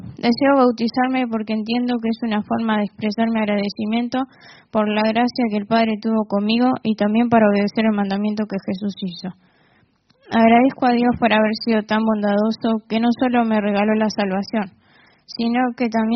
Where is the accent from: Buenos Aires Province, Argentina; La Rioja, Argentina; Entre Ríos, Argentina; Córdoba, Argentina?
Buenos Aires Province, Argentina; Lobos; born there; Nací en Lobos el 23 de mayo del 2007. En ese entonces mis padres tenían 3 años de casados. Los dos provenían de familias pentecostales.